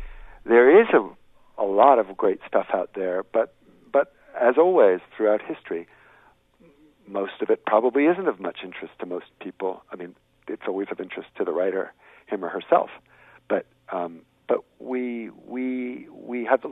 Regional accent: Washington, District of Columbia, United States; I'm from Washington, D.C., so I remember it too.

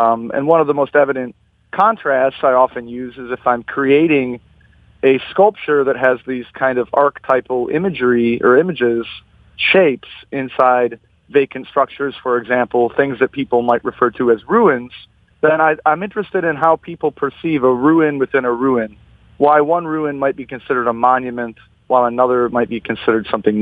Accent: Redford Township, Michigan, United States; I grew up in Redford Township, and then for high school, I moved to Livonia.

